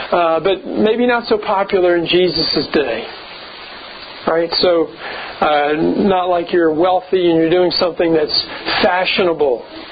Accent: Lynchburg, Virginia, United States; There were two country clubs in my hometown in Lynchburg, Virginia.

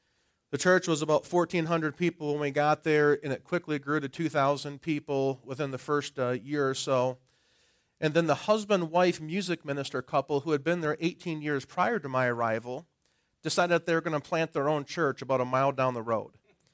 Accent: Wisconsin, United States; you got winter, which we never had this weather when I grew up in Wisconsin.

